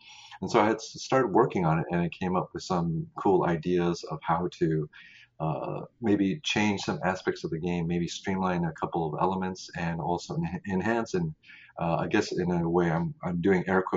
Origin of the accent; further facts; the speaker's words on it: Las Vegas, Nevada, United States; also born or lived in California; I actually slowly migrated east. I was born in California. Spent most of my life in Las Vegas, actually. Then I kept traveling east.